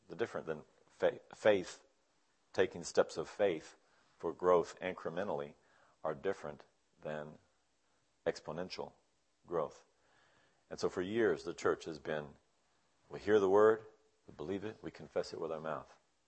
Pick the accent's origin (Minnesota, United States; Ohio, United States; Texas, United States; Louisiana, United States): Texas, United States; I'm a Texan at heart. I was raised there.